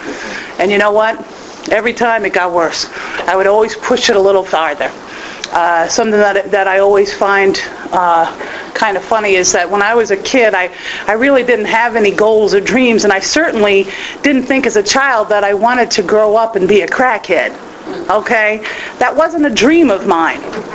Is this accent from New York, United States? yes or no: no; Newport, Rhode Island, United States; I grew up in Newport, Rhode Island.